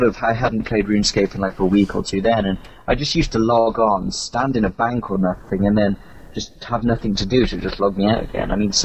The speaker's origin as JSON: {"language": "English", "region": "England", "country": "United Kingdom", "said": "I'm English, so the English language will be pronounced as I say it."}